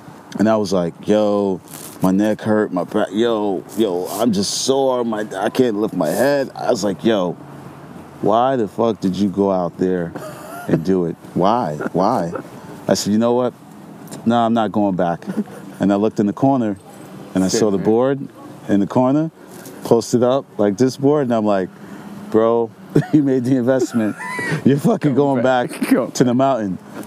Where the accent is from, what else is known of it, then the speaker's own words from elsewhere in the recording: Brooklyn, New York, United States; I'm from Brooklyn, New York.